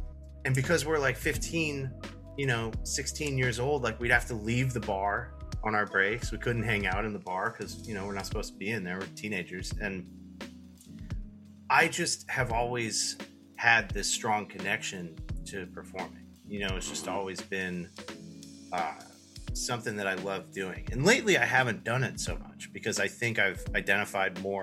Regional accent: Tampa, Florida, United States; I grew up, I'm from Florida, unfortunately, and I grew up in like the Tampa area, and we moved around a lot when I was a kid

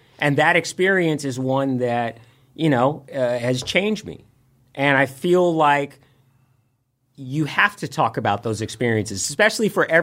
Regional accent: California, United States; and I grew up in Northern California, and my father was a Muslim, and my mom was Catholic

